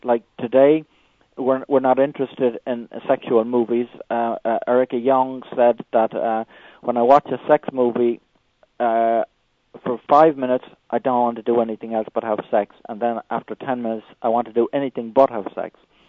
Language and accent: English; Ireland; she was such an interesting figure for me as an Irish person, because we didn't have anybody on the world stage before her.